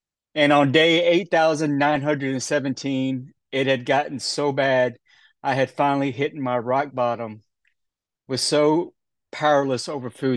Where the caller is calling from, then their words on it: Memphis, Tennessee, United States; I am zooming in from Memphis, Tennessee.